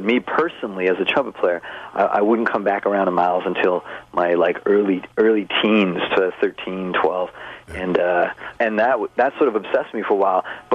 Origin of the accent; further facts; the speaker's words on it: Brooklyn, New York, United States; I mean, I'm from Brooklyn. I came up in Brooklyn, so that kind of concept is that's unheard of, right?